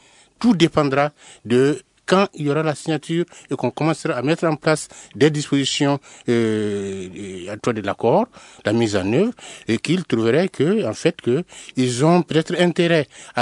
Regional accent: Ségou, Mali; je suis du Massina

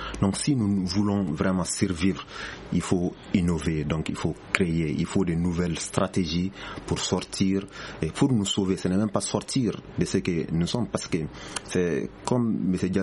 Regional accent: Mali; chez nous au Mali

